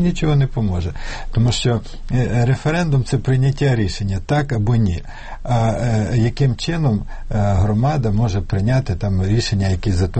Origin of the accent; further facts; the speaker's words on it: Khmelnytskyi, Khmelnytskyi Oblast, Ukraine; у моєму рідному місті Хмельницькому